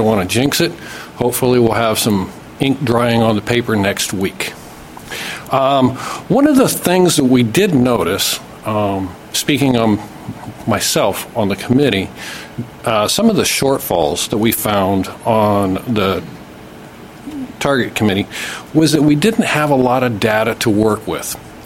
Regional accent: Ellensburg, Washington, United States; I'm from Ellensburg, Washington.

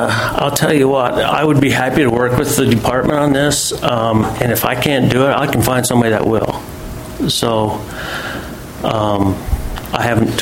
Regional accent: Mount Vernon, Washington, United States; from Mount Vernon.

